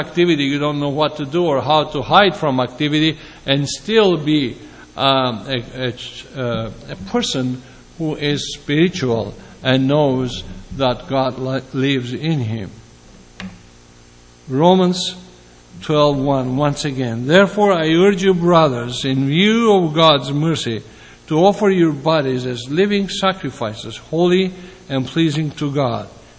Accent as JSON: {"language": "English", "country": "Greece", "said": "And I come from Greece, where some time ago, even today, there were many monasteries."}